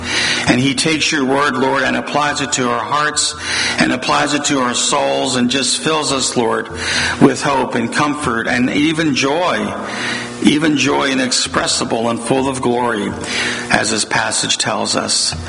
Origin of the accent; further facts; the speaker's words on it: Philadelphia, Pennsylvania, United States; You know, the neighborhood I grew up in Tacony, my great nephew bought my parents' house after they passed